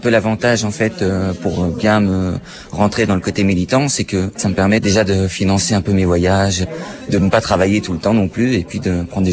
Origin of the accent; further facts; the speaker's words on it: Paris, Île-de-France, France; Je viens de Paris